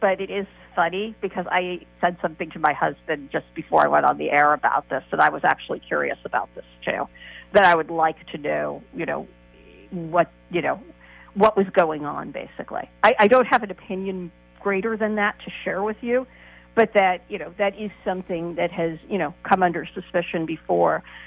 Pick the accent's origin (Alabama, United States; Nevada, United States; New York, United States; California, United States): New York, United States; You know, I'm from New York